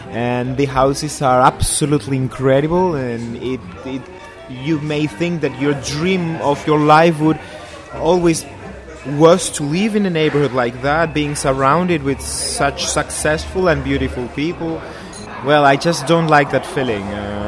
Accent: Buenos Aires, Argentina; I was born in Palermo neighborhood, in fact. I know the neighborhood very well from its very beginnings

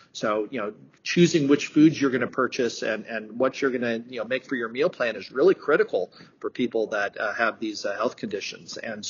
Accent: California, United States; So I'm from California, so I'm here in the San Francisco area.

